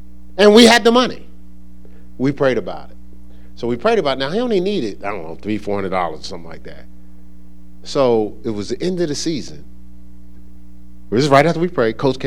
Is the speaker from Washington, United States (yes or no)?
no; New Jersey, United States; growing up in New Jersey